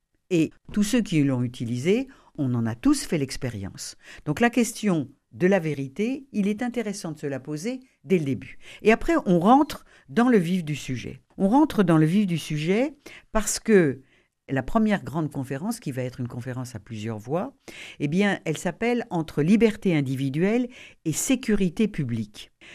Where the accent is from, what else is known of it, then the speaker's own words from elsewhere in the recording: Toulouse, Occitanie, France; puisque je suis toulousaine et que je serai là-bas